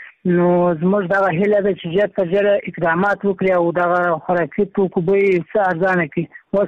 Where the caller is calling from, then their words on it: Maiwand, Kandahar, Afghanistan; د میوند ولسوالۍ څخه در سره په اړیکه کې یم.